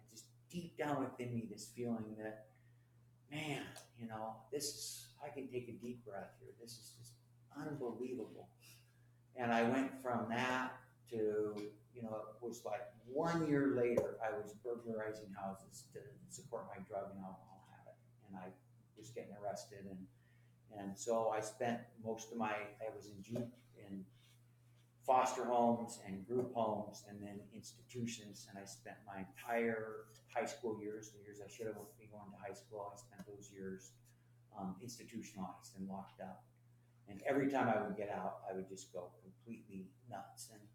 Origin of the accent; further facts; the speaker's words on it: Ballard, Washington, United States; I grew up in Ballard, and my family was, my stepdad was the town drunk in Ballard